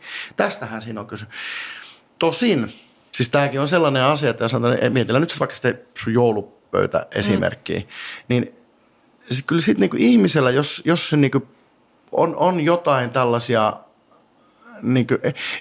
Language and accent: Finnish; Rovaniemi, Lapland, Finland; kun Lappi on Lappi, Rovaniemi on Rovaniemi ja minä olen rovaniemeläinen ja me olemme Suomessa